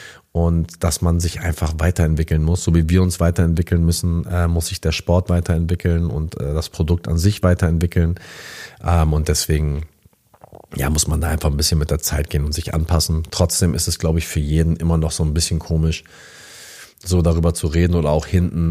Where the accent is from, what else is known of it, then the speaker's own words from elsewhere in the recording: Itzehoe, Schleswig-Holstein, Germany; also born or lived in Pinneberg / Hannover / Hamburg; Ich bin ja geboren in Pinneberg. Und dann in Itzehoe bin ich die ersten Jahre aufgewachsen, in Schleswig-Holstein. Und dann sind wir nach Hannover gezogen. Aber sobald ich das selber entscheiden konnte, bin ich nach Hamburg gezogen